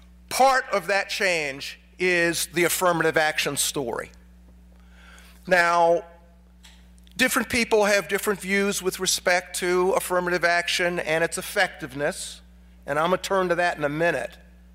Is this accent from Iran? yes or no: no; Columbia, South Carolina, United States; born there; And indeed, I was born in Columbia, South Carolina.